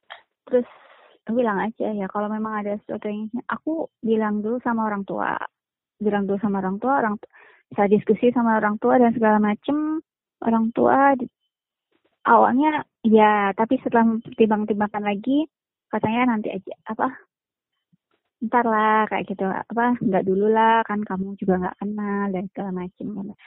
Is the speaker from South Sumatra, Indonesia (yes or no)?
yes; Palembang, South Sumatra, Indonesia; Aku orang Palembang dan dia orang Madura.